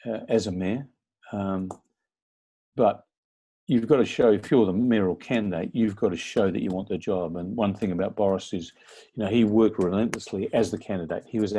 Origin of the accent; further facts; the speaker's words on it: Australia; not just as an Australian, although it's certainly true in the case of Australia